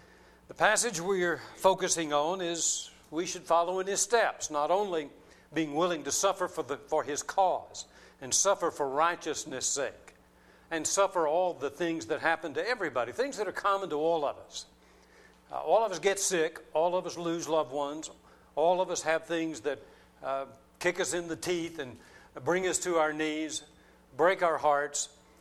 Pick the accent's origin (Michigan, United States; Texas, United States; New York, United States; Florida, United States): Texas, United States; now in Burnet, United States; But now, Burnet is home. We moved to West Texas when I was very young, 3 or 4 years old, and Dad went to work in the oil field.